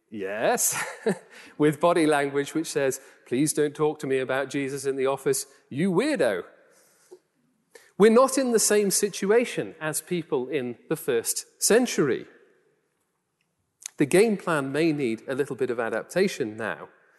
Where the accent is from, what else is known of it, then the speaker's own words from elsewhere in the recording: North East England, United Kingdom; accent: Geordie; which you probably can all guess from my broad Geordie accent. I've had to tone it down a little bit when I got this job